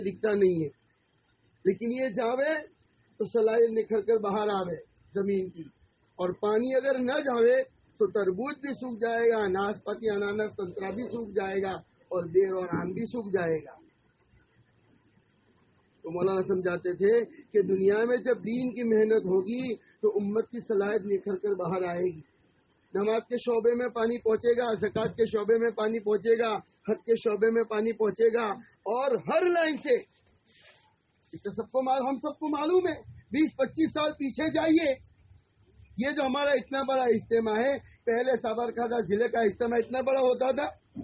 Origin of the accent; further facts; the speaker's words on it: Anand, Gujarat, India; तो मैंने कहा आनंद में 6 मस्जिदें थी, 7वीं हमारे बाबा ने बनी, अभी 125 के करीब मस्जिदें बनी। ये हर जगह का हाल होगा, ये मैं अपने आनंद का सुना रहा हूँ।